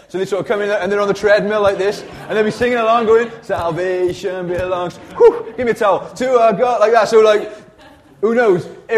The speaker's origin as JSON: {"language": "English", "region": "Wales", "country": "United Kingdom", "said": "It's our attempt to be culturally relevant because we're Welsh and we've got a lot of sheep in this country."}